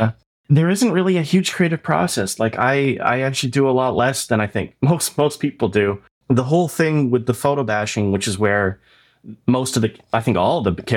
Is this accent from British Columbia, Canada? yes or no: no; Oshawa, Ontario, Canada; myself growing up in a small town outside of Toronto, Canada